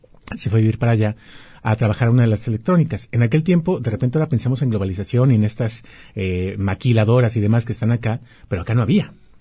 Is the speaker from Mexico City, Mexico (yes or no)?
no; Guadalajara, Jalisco, Mexico; born there; Sí, pues mira, nací aquí en Guadalajara, nací en el barrio del Retiro.